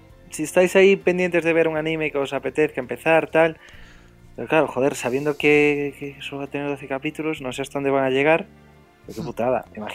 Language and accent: Spanish; Brazil; yo, que además vengo de Brasil